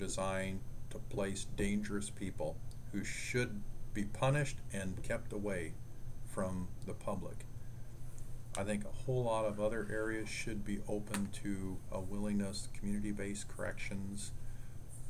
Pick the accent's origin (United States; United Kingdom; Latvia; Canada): United States; Iowa; Well, you know, I grew up here in Iowa, and my dad was a high school government history teacher